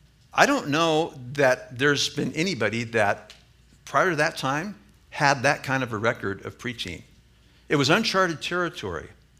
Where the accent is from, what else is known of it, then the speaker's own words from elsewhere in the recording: Midwest, United States; Now, I'm a flatlander from the Midwest.